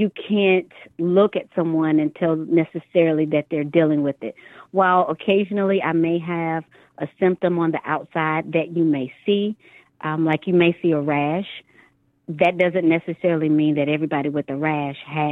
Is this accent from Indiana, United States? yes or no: no; North Carolina, United States; as you said, I'm from North Carolina